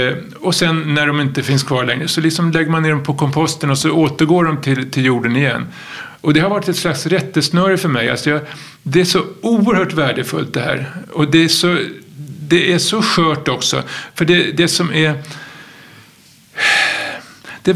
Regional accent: Stockholm, Stockholm County, Sweden; jag är uppväxt i Stockholm, men mina naturupplevelser är mycket starkare från Dalarna, från min fars hemtrakter.

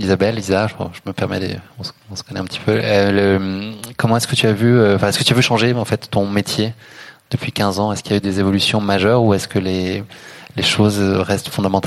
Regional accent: Paris, Île-de-France, France; Je suis parisien, c'est compliqué pour moi

